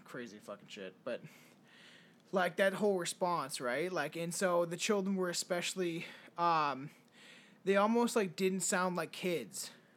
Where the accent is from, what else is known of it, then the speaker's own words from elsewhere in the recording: Canada; We're Canadian.